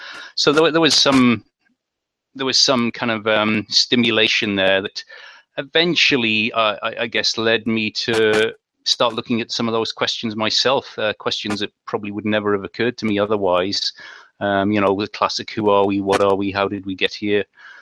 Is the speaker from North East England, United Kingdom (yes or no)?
yes; North East England, United Kingdom; I had a pretty average upbringing for the UK. I grew up in Northeast England, I guess, kind of working class background.